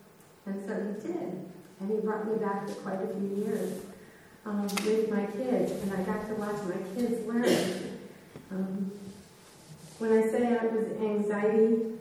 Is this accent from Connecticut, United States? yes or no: yes; Connecticut, United States; it is very nice to meet you. I am up from Connecticut. It's a joy to be in Vermont at this time of year.